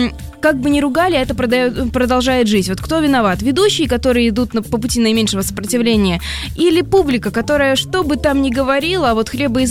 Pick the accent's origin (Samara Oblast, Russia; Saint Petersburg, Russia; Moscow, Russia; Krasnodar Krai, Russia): Samara Oblast, Russia; Я из Самарской области, в общем, можем говорить про провинцию.